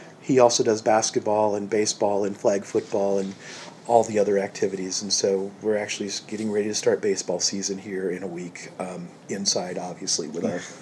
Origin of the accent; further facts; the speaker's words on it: Windsor Heights, Iowa, United States; I grew up here in central Iowa. I grew up in Windsor Heights and went to school at Northeast Missouri State.